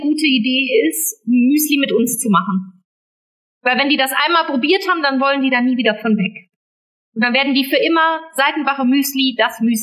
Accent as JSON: {"language": "German", "region": "Baden-Württemberg", "country": "Germany", "said": "War doch aber als Schwabe klar, dass ich den bringen muss, oder?"}